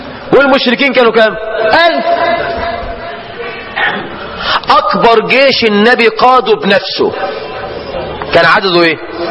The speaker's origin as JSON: {"language": "Arabic", "country": "Egypt", "said": "الفيلة دي لا بتعيش عندنا في مصر ولا في شمال افريقيا"}